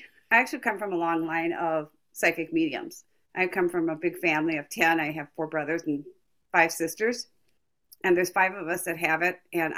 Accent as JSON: {"language": "English", "town": "Appleton", "region": "Wisconsin", "country": "United States", "tie": "born or raised there", "said": "I'm from Wisconsin. I grew up in Appleton, Wisconsin. We lived on a farm."}